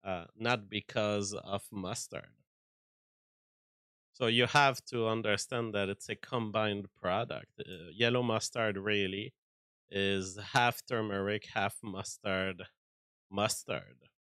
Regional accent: United States; I'm an American. I don't have the snobbery of the European against yellow mustard.

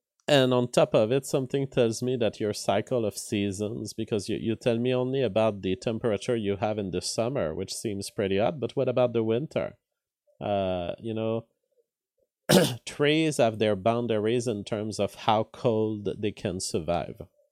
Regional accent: Quebec, Canada; I'm from Quebec, and I was proud of Quebec, and I was one sovereignist Quebecois.

